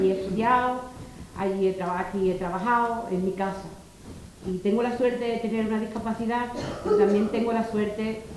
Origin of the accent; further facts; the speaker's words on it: San Roque, Andalusia, Spain; also born or lived in La Línea / Sevilla; now in Guadiaro, Spain; Yo soy campo gibraltareña de pie a cabeza. He nacido en La Línea, vivo en Guadiaro, soy de San Roque, he estado en Algeciras, bueno, en fin, ya me queda todo. Ya me queda todo. Y estuve en Sevilla, me tuve que venir, porque es que el campo de Gibraltar me tiraba